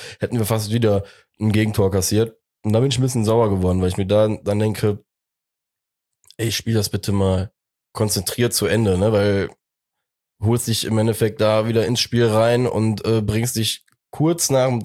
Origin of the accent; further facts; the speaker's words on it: Cologne, North Rhine-Westphalia, Germany; Als Kölner haben wir es immer verdient.